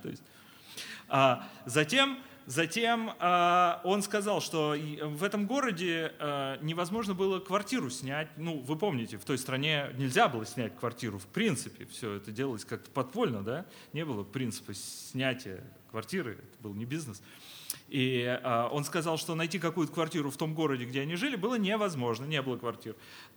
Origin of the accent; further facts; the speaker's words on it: Moscow, Russia; moved away as an adult; now in Germany; Я родился в Москве, в поколениях родился в Москве